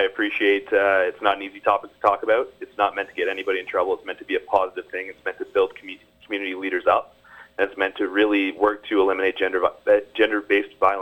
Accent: Ontario, Canada; I'm from Huron County originally, but when I spent my time in Perth, I spent a lot of time with that rugby club.

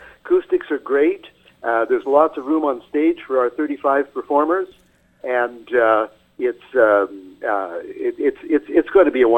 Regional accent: Alberta, Canada; I'm from Alberta

